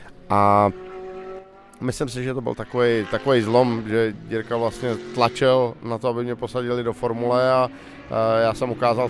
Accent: Liberec, Liberec Region, Czechia; Jelikož jsem z Liberce, tak jsme hodně sam lyžoval už, já nevím, od nějakých 3, 4, 5 let.

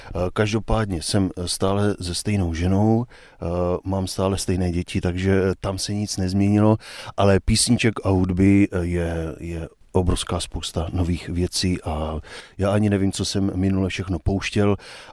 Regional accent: Blansko, South Moravian Region, Czechia; accent: Brno; now in Prague, Czechia; pocházím z Blanska a jak můžu slyšet, i když teda asi 15 let už žiju v Praze, tak ten brněnský přízvuk mě tam asi zůstal

